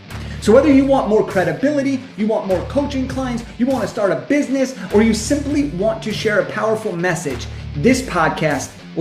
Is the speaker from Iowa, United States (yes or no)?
no; California, United States; I was getting paid thousands of dollars to speak around California, which is my home state